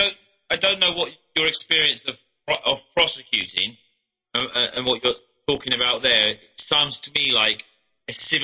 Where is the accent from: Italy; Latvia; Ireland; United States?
Ireland; The obviously I'm Irish.